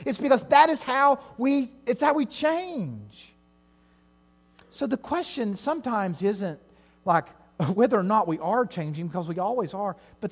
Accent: Tennessee, United States; I grew up in East Tennessee, like, I don't even know how to spell those words for the most part

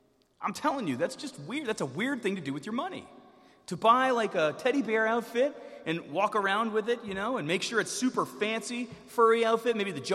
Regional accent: North Carolina, United States; I could say hillbilly. I'm from Western North Carolina.

